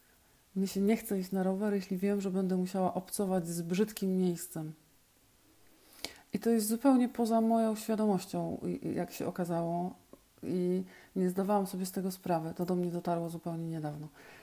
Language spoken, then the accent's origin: Polish; Katowice, Silesian Voivodeship, Poland; Ja pochodzę z Katowic i moje kolarstwo w Katowicach zupełnie nie miało szansy się rozwinąć.